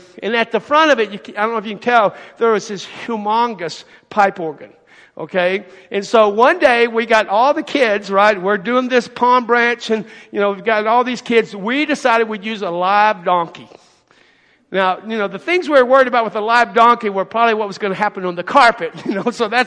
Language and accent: English; Lorenzo, Texas, United States; I grew up in Lorenzo. We showed livestock at the Crosby County Livestock Show.